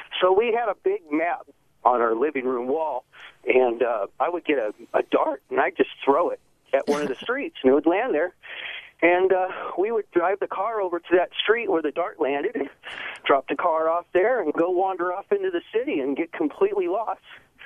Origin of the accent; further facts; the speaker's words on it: Yosemite, California, United States; Hey, I was born and raised in Yosemite. Beautiful area there.